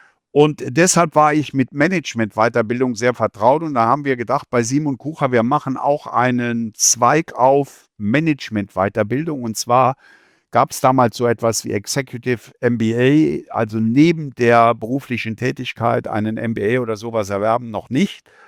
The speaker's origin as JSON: {"language": "German", "region": "Eifel", "country": "Germany", "said": "ich komme ja aus der Eifel, einem ländlichen Gebiet, früher das Sibirien Preußens."}